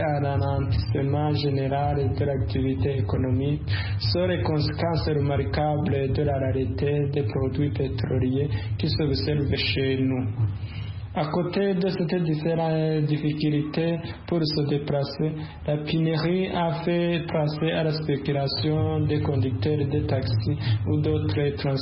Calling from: Bujumbura, Bujumbura Mairie, Burundi; qui vous appelle depuis Bujumbura au Burundi. Chez nous, au Burundi, c'est vraiment compliqué.

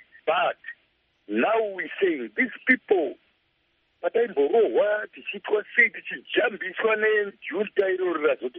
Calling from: Harare, Zimbabwe; Yes, I'm from Harare, sir.

